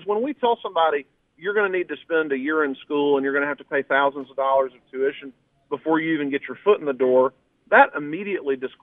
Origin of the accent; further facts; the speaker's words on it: Columbus, United States; And in my hometown of Columbus, we had a situation 4 years ago where a lady showed up at the office with 19 absentee ballots.